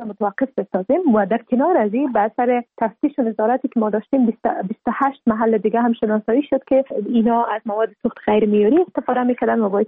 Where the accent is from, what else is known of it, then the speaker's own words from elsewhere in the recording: Afghanistan; به عنوان یک افغان